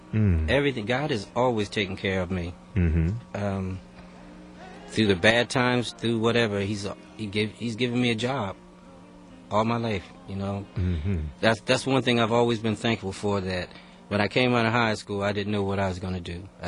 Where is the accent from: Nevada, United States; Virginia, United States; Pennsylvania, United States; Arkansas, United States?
Pennsylvania, United States; Philadelphia; I'm from Philadelphia.